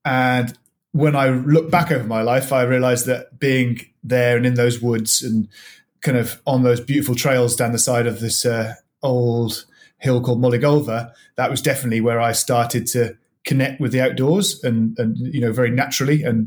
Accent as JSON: {"language": "English", "region": "Wales", "country": "United Kingdom", "tie": "born or raised there", "also_born_or_lived": "Birmingham", "said": "Well, I was born in Birmingham, so I had 3 or 4 years there that I can vaguely remember. But then my mum mainly, actually, it turns out, dad preferred the pub, but mum wanted, they were into The Good Life, the film, the programme The Good Life. And we moved to Wales"}